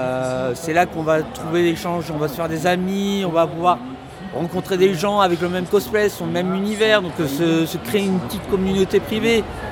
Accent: Le Mans, Pays de la Loire, France; Oui, parce que nous, on est du Mans

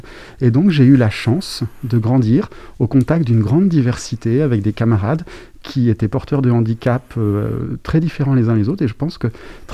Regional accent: Angers, Pays de la Loire, France; born there; Je suis né à Angers.

